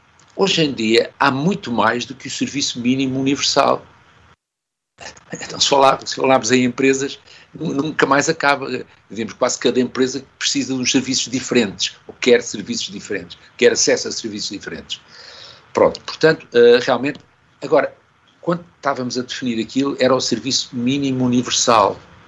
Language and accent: Portuguese; Azores, Portugal; now in Lisbon, Portugal; é só porque sou açoriano, portanto tenho que me lembrar das Ilhas dos Açores